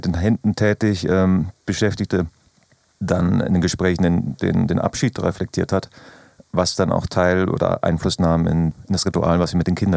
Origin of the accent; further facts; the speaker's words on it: Northern Germany, Germany; Aus der ländlichen Gegend in Norddeutschland.